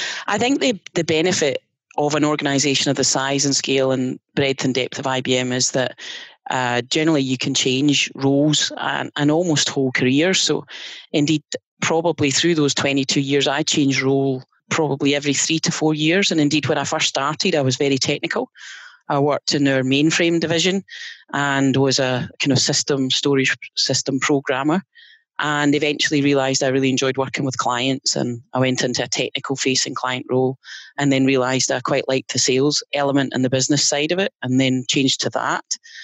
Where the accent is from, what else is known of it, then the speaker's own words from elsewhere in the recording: View Park, Scotland, United Kingdom; I grew up just outside Glasgow in an area called View Park, and went to the local high school there.